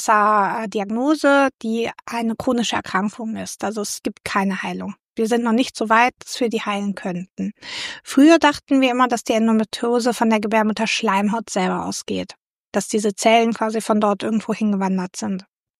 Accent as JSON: {"language": "German", "country": "Germany", "moved": "as an adult", "lives_now": "Austria", "said": "ich bin Deutsche. Ich bin vor gut 6 Jahren nach Österreich gekommen"}